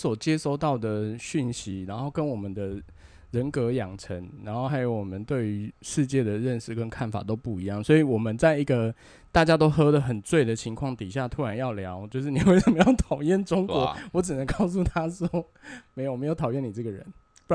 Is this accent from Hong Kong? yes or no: no; Taiwan; 我们台湾人这样小鼻子小眼睛的，我们一点都不长进